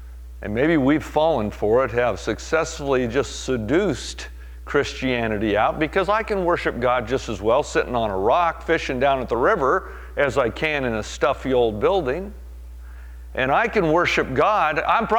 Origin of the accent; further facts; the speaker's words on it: Oregon, United States; you know exactly why that's not odd to say I'm from Oregon and I'm one of your missionaries.